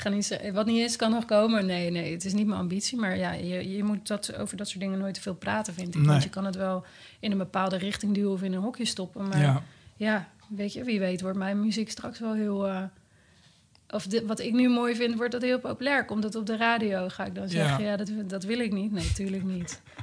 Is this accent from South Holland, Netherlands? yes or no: no; Utrecht, Netherlands; in de Meren, waar ik vandaan kom. Ik ben geboren in Utrecht, maar okay. Ik ben opgegroeid in de Meren.